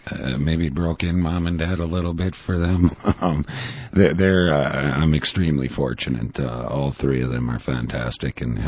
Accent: Richfield, Minnesota, United States; I was born in Richfield, Minnesota. Well, actually born in Minneapolis, but grew up and lived my whole until I graduated from high school in Richfield.

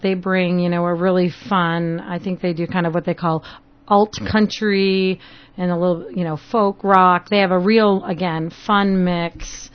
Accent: Minnesota, United States; also born or lived in North Carolina; I'm from Minnesota. You don't sound like you're from Minnesota.

